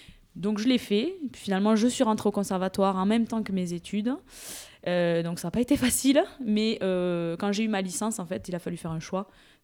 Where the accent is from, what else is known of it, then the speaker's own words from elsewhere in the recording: Cassagne, Occitanie, France; also born or lived in Toulouse; Je viens de Toulouse. Enfin, je suis née à Toulouse. Mais je viens plus précisément de plus près des Pyrénées. Un petit village qui s'appelle Cassagne, qui n'est pas loin de Salis-du-Salat.